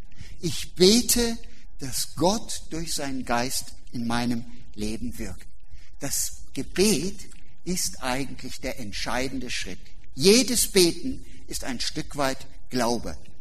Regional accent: Germany; In Deutschland, glaube ich, etwas mehr, 8 Minuten, war ich noch stolz, ich bin auch Deutscher.

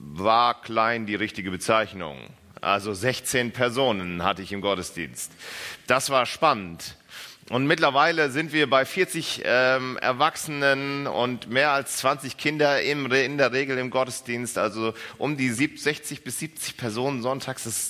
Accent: Offenburg, Baden-Württemberg, Germany; Ich komme aus Offenburg.

